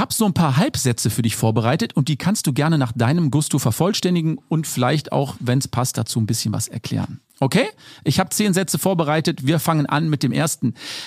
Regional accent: Cologne, North Rhine-Westphalia, Germany; Ich komme aus der Kölner Ecke. Und wenn man hier so rausschaut, überall Berge. Und bei uns nennt sich das, wo ich lebe, das Bergische Land.

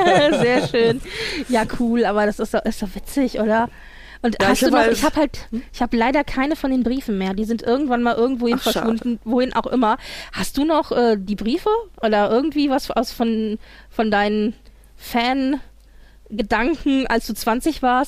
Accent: Frankfurt, Hesse, Germany; ich komme aus Frankfurt

